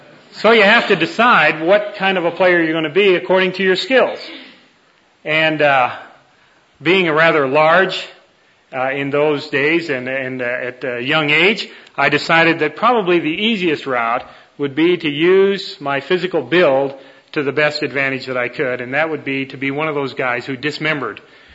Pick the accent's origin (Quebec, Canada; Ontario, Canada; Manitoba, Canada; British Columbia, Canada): Ontario, Canada; Toronto; Nancy and I were both born and raised in Canada. In fact, when I met her, we lived about six blocks apart in the city in Toronto.